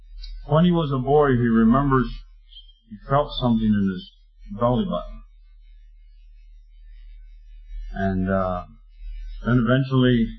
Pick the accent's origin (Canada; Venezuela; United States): Venezuela; Harry and I grew up together in Venezuela